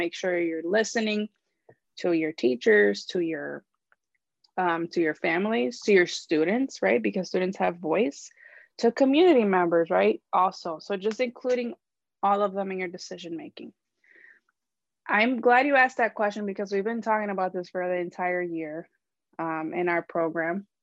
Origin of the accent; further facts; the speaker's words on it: Chicago, Illinois, United States; So I'm from Chicago, born and raised. I moved to Pilsen like in 2012, right after I was doing my undergrad.